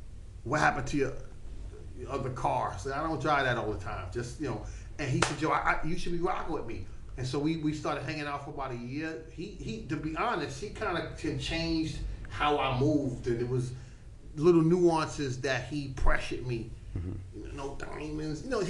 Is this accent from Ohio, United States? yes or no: no; Bronx, New York, United States; Right. I'm from the Bronx.